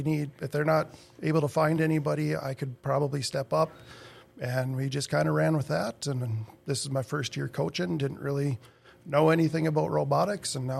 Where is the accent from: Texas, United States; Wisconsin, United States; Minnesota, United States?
Minnesota, United States; East Grand Forks; So I'm originally from East Grand Forks, lived here my whole life besides my deployment to Iraq.